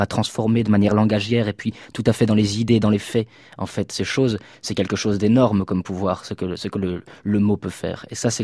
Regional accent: Liège, Wallonia, Belgium; accent: Liège; j'ai perdu un accent très, très prononcé. Vous n'avez pas idée à quel point j'avais un accent quand j'ai grandi à Liège.

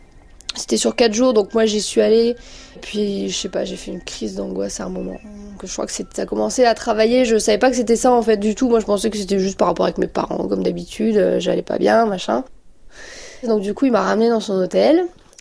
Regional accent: Douai, Hauts-de-France, France; J'étais chez moi à Douai, donc chez mes parents.

